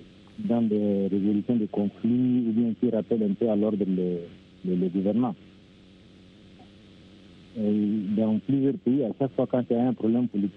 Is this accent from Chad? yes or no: yes; Chad; Moi j'ai constaté chez moi au Tchad, par exemple, il y a plusieurs religions, les catholiques, les musulmans, les protestants, moi-même je suis protestant.